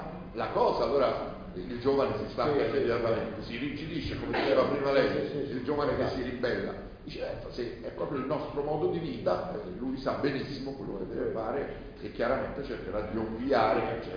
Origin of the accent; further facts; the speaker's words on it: Rome, Lazio, Italy; now in Bologna, Italy; io sono romano da sempre, e anche se vivo qua a Bologna da 20 anni